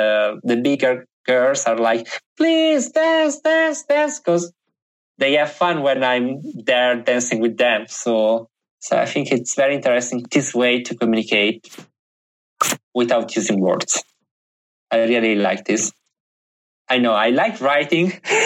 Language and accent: English; Italy; Yes, I know I'm from Italy and Italy is famous for using ants a lot